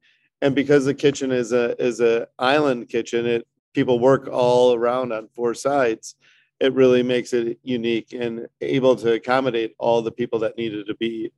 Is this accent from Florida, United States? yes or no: no; Chicago, Illinois, United States; now in Milwaukee, United States; I am a chef here in Milwaukee for over 20 years. I am originally from Chicago, but came here to be the chef at Lake Park Bistro in 2000.